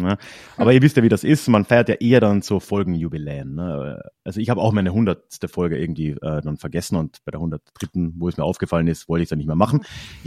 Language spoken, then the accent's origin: German; Carinthia, Austria; ich bin aus Kärnten